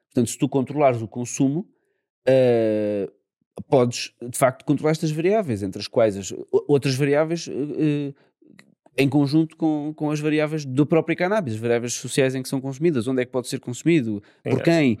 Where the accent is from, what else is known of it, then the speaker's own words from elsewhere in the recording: Lisbon, Portugal; mas eu sou de Lisboa